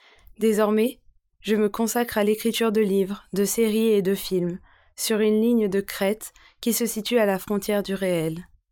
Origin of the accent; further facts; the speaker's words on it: Clermont-Ferrand, Auvergne-Rhône-Alpes, France; born there; now in Paris, France; je vis et travaille à Paris, mais je suis née ici, à Clermont-Ferrand, il y a précisément 50 ans.